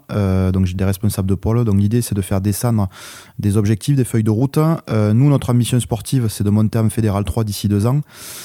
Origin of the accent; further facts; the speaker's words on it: Agen, Nouvelle-Aquitaine, France; Ouais, donc moi je suis originaire du sud-ouest, d'Agen.